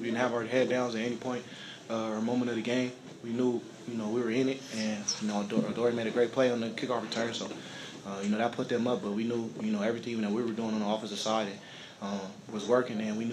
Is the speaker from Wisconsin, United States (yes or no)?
no; Los Angeles, California, United States; just being an L.A. kid